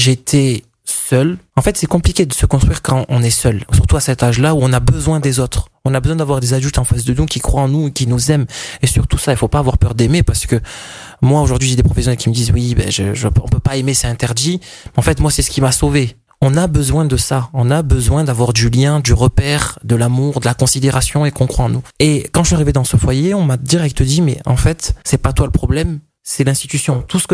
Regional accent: Marseille, Provence-Alpes-Côte d'Azur, France; also born or lived in Embrun; Donc, je suis passé de Marseille Nord, où je sortais pas du quartier, jusqu'à Embrun, à la montagne, où j'étais un peu isolé.

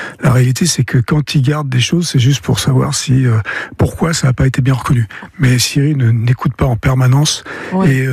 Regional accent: Toulouse, Occitanie, France; born there; also born or lived in Pibrac; je suis né à Toulouse, clinique des roses, qui n'existe plus, je pense.

